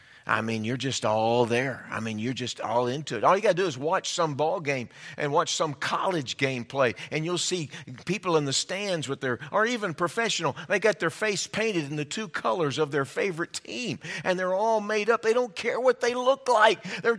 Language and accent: English; Texas, United States; We grew up in Texas, all right? Can we just go ahead and get that established?